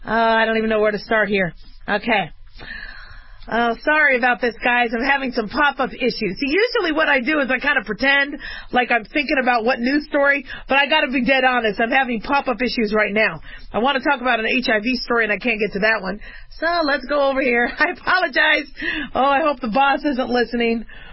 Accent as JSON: {"language": "English", "town": "Phoenix", "region": "Arizona", "country": "United States", "tie": "born or raised there", "also_born_or_lived": "Las Vegas", "said": "I grew up in Phoenix and I grew up in Vegas, so I know that you wait to let the hose run out a little bit"}